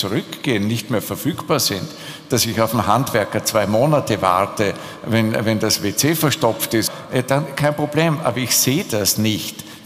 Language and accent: German; Austria; sagt man bei uns in Österreich